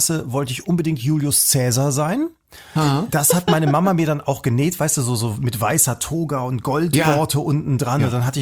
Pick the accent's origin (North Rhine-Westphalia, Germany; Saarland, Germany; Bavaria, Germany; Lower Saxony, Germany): North Rhine-Westphalia, Germany; ich bin ja in der Nähe von Düsseldorf aufgewachsen.